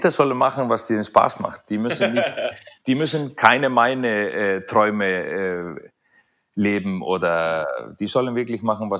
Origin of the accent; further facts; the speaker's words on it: Iceland; German is a second language; Ich komme ja aus Island, so jedes Land, die etwas südlicher liegt, ist ja schon ein Schritt nach oben für uns.